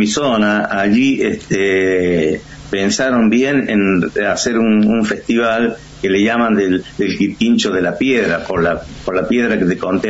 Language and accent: Spanish; Argentina; yo soy argentino y esta es mi música.